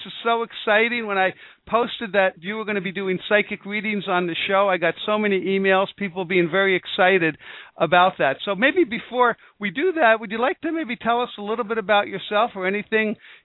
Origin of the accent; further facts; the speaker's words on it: New York, United States; Oh, wonderful, beautiful area. I grew up in Westchester County.